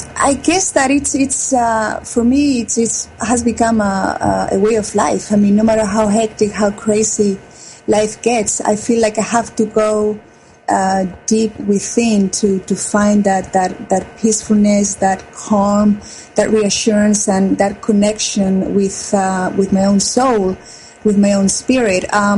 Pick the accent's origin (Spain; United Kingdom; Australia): Spain; Madrid, Community of Madrid; now in United States; Well, I'm originally from Spain, Madrid. I came to the United States back in 1995.